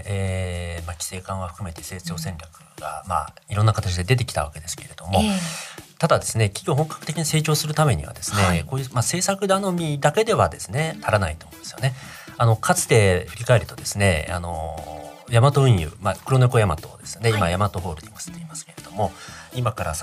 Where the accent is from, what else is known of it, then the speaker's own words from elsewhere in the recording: Hyogo, Japan; 私、まあ、地元兵庫県ということもあってですね